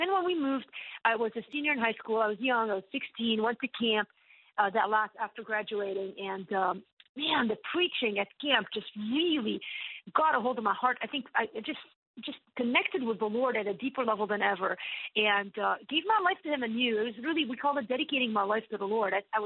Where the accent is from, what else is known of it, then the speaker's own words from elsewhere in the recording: Beirut, Beirut Governorate, Lebanon; But I grew up in Lebanon in a very difficult environment. I mean, we grew up, what Syria now is almost is what Lebanon, what Beirut was. We were on the west side of Beirut.